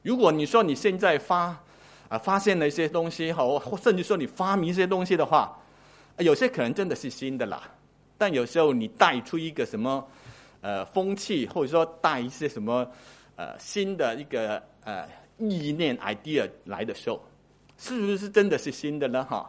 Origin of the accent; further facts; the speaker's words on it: Hong Kong; 这个就是我们香港自己出品的哈，我们香港人